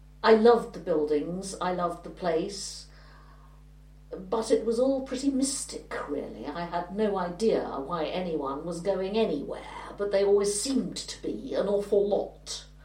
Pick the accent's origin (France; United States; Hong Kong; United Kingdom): United Kingdom; Rye, South East England; I was brought up in Rye